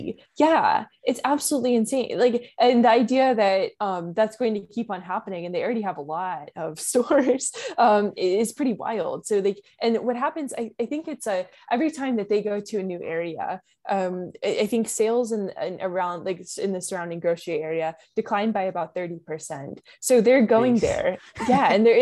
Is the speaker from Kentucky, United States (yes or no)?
yes; Kentucky, United States; Okay. Yeah, I mean, so like I'm from Kentucky, and like it was very normal to like always see a dollar store like at almost every corner